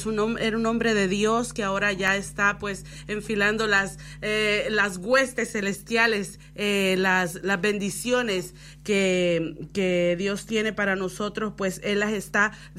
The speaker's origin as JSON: {"language": "Spanish", "country": "El Salvador", "moved": "yes", "said": "como yo vengo de El Salvador"}